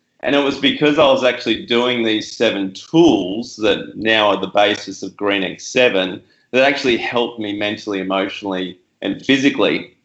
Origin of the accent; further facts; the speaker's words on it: Gold Coast, Queensland, Australia; I grew up on the Tweed in Gold Coast, pretty much a coasty kid